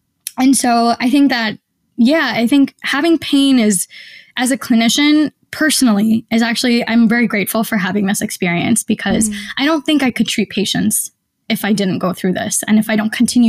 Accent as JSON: {"language": "English", "region": "Maryland", "country": "United States", "tie": "born or raised there", "lives_now": "New York, United States", "said": "Maryland is my home state, so sometimes I go visit and I have patients there as well."}